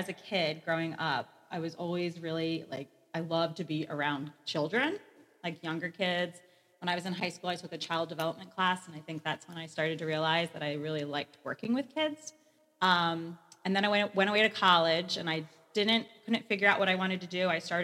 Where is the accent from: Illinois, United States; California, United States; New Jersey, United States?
New Jersey, United States; Tabernacle; I grew up in Tabernacle.